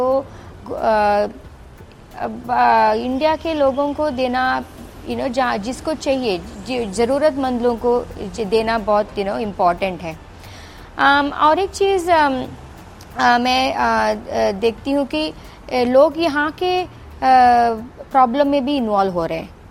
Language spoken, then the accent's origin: Hindi; Karnataka, India; moved away; मैं जहाँ से आती हूँ इंडिया से, मैं कर्नाटक से आती हूँ, मेरे हस्बैंड मलयाली है, तो हमें तो ये ट्रॉपिकल शहर बैक होम ही लगता है।